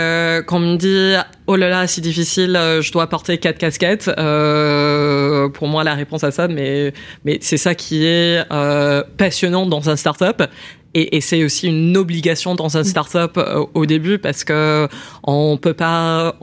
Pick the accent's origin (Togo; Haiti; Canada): Canada; also born or lived in United States; Oui, donc moi je suis canadienne, mais j'ai été scolarisée aux États-Unis